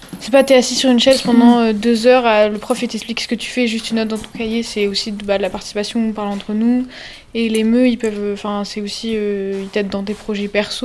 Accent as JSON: {"language": "French", "town": "Orléans", "region": "Centre-Val de Loire", "country": "France", "said": "Enfin, moi, par exemple, je suis d'Orléans."}